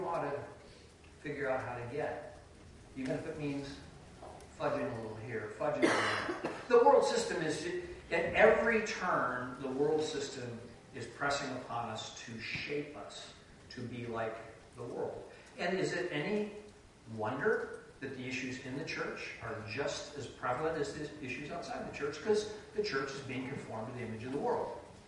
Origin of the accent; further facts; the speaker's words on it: Midwest, United States; we're from the Midwest, and you come out here